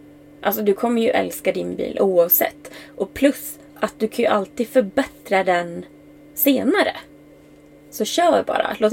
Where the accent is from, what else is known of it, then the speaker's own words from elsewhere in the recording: Västerås, Västmanland County, Sweden; moved away as an adult; Just nu sitter jag i min bil i Västerås. Jag kommer ju faktiskt från Västerås ursprungligen. Men det var väldigt många år sedan som jag bodde här. Jag tror jag var typ 21 när jag flyttade därifrån.